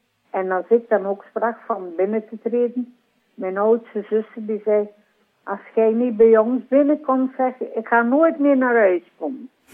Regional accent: Limburg, Belgium; En ik heb er nog heel veel contact mee, want ik ben van Limburg.

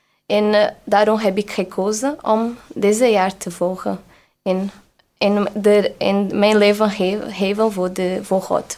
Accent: Vilacha, Portugal; Dutch is a second language; also born or lived in Brazil; En ik ben van Portugal in Vilacha.

